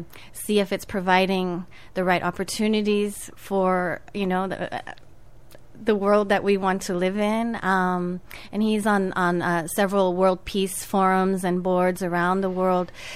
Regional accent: Fairfield, Iowa, United States; the global family concept is one that I grew up with here in Fairfield as well, because we are a very international community.

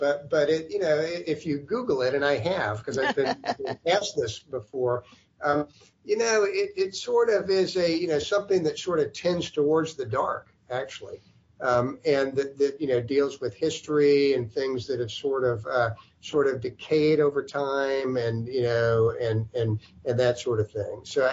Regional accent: the South, United States; now in Michigan, United States; Yeah, I was. And I really lived here my whole life. My Michigan residence has come on later because my wife's family is from the Upper Peninsula in Michigan.

